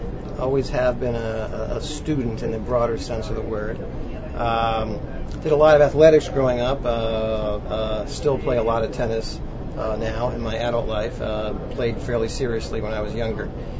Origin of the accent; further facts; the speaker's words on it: Washington, District of Columbia, United States; also born or lived in St. Louis, United States; I was born in St. Louis. My dad was an economics professor at Wash U, and my mom's actually an artist. But what was interesting growing up is that I consider Washington, D.C. my home, because my dad was in the Foreign Service